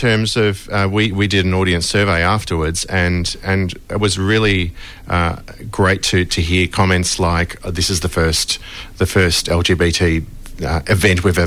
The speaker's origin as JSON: {"language": "English", "town": "Melbourne", "region": "Victoria", "country": "Australia", "tie": "born or raised there", "lives_now": "Geelong, Australia", "said": "I grew up in Melbourne."}